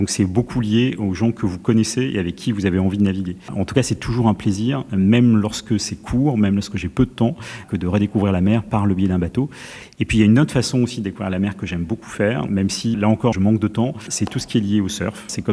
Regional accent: South-West France, France; Je suis originaire du Sud-Ouest, donc je connaissais la mer

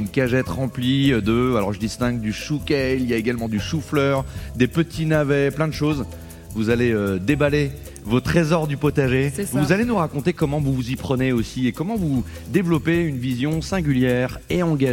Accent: Lyon, Auvergne-Rhône-Alpes, France; born there; que l'on soit à Lyon, ma ville natale

